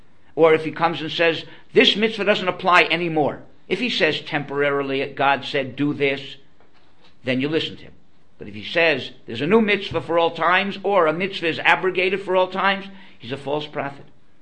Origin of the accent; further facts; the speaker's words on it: Miami, Florida, United States; And I grew up in Miami. And I happened to grow up in the shul where eventually I became the rabbi of that shul.